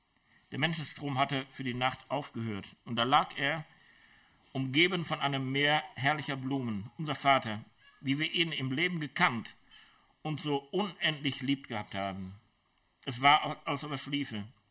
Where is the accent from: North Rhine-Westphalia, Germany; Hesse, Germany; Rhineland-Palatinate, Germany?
North Rhine-Westphalia, Germany; Schwelm; streng katholisch, habe ich auch meinen Schlag gekriegt, meine Prägung gekriegt von dem. Und weil es bei uns in Schwelm dann auch oft regnete, ich musste mit der Straßenbahn fahren